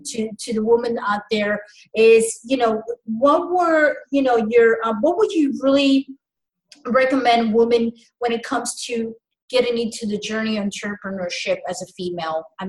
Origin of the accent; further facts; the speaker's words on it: New York City, New York, United States; now in Florida, United States; And by the way, thumbs up, I'm from New York. Okay. So I was born in the Big Apple.